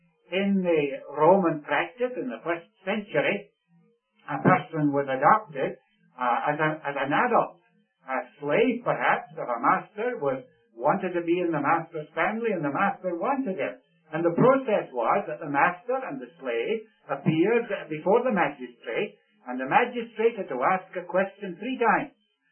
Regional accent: India; born there; And I'm not even a Scotsman. I was born in India. And you might say I'm an Indian

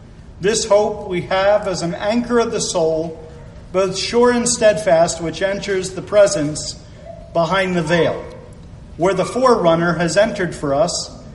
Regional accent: Philadelphia, Pennsylvania, United States; I'm from the Philadelphia area, so we say, I can't have my tasty cakes.

